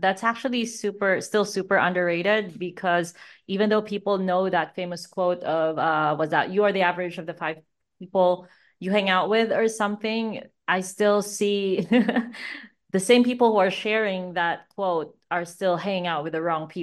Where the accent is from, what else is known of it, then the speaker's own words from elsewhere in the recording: Philippines; I grew up in the Philippines. I have a very, very shitty passport.